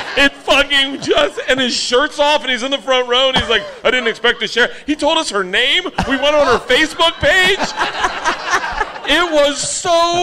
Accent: Florida, United States; Dude, I'm from Florida. … will always be a celebrity in my book.

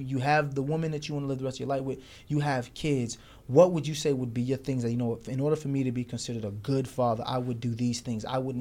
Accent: Brooklyn, New York, United States; especially from where we came from, because we grew up in Brooklyn during the 90s, where homosexuality was like, you couldn't even

